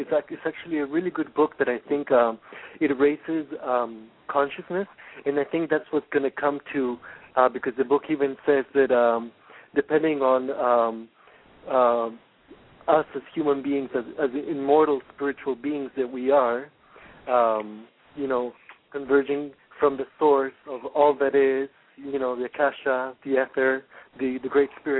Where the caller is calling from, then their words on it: Canada; I'm calling from Canada.